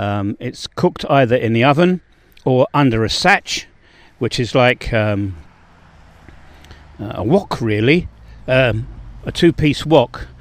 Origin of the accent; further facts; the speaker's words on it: London, United Kingdom; I'm not a farming person. I grew up in London, so if I'm using phrases and terminology that's wrong, I apologise.